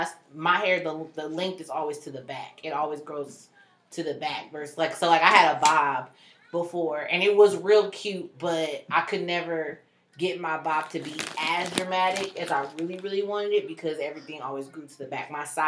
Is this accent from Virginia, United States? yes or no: yes; Richmond, Virginia, United States; And y'all remember I grew up in Richmond. This is majority white folks